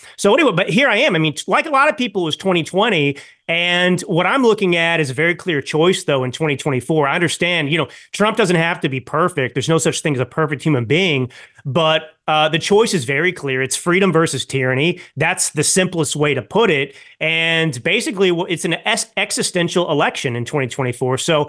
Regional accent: Texas, United States; I grew up in Texas.

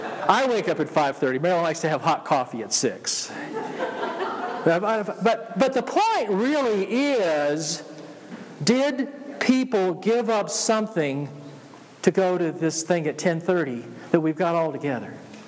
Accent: Georgia, United States; accent: Georgia; And so I was born to an Alabaman, but I was raised in Georgia.

